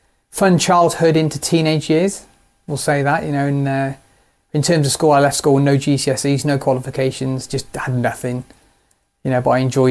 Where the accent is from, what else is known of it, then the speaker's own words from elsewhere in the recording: Shrewsbury, West Midlands, United Kingdom; born there; So I was born in Shrewsbury. I've done a complete round the world cycle back to Shrewsbury. So I was actually born in Shrewsbury town. There used to be a hospital here. Born in 1984 in November.